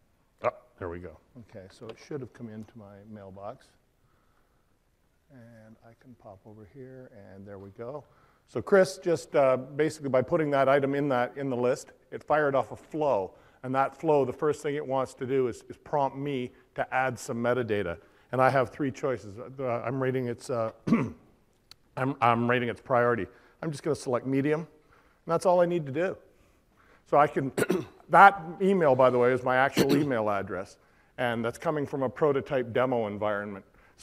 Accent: Canada; I'm Canadian. I'm from Canada.

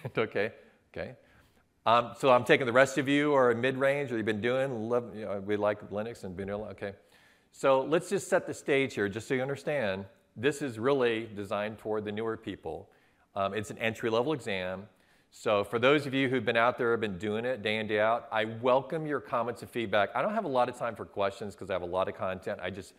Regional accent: Michigan, United States; You never say I'm from Detroit, right? I'm from just outside of Detroit.

